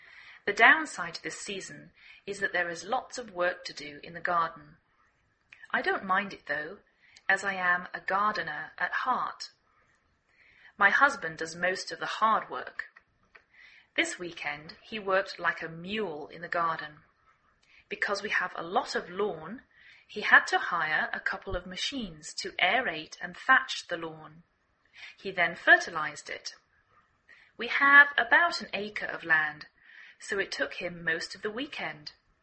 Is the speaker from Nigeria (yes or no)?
no; England, United Kingdom; now in United States